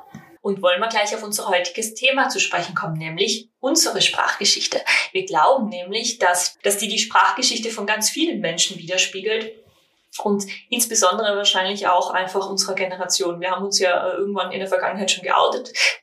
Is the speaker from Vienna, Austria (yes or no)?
no; Tyrol, Austria; accent: Tyrolean; dass ich Englisch fließend spreche, schreibe und auch verstehe, auch oder wenn man beim Reden nur die Tirolerin durchmerkt.